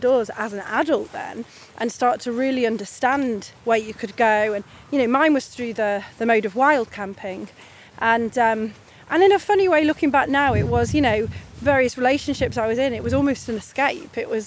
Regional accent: Wales, United Kingdom; first language Welsh; my dad was from Kent, my mum was from Derby, and but I, when I was about three, they moved to North Wales, and so really that's Wales was what I knew.

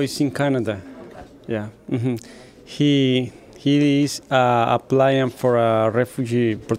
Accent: Eritrea; English is a second language; I'm from Eritrea.

